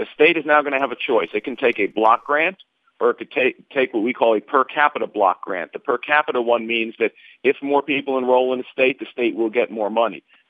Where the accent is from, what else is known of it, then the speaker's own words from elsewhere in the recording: Maryland, United States; I'm from Maryland.